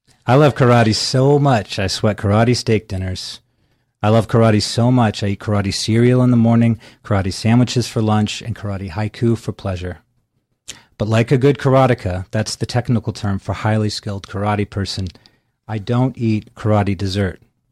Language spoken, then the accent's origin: English; Topeka, Kansas, United States; Topeka, Topeka. This is my, I guess my love, my elegy, really, for my hometown. Another Topekan in the audience, too.